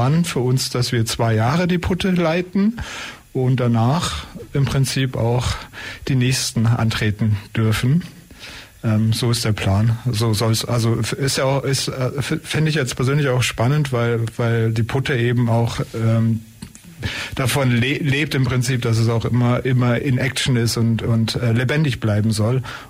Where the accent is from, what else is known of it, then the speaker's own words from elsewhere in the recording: Leipzig, Saxony, Germany; also born or lived in Ulm; Ich komme auch tatsächlich aus Leipzig und bin aber in Ulm geboren